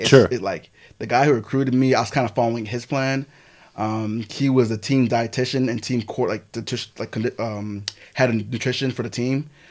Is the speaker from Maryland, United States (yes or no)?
yes; Silver Spring, Maryland, United States; I was born and raised in Silver Spring, Maryland.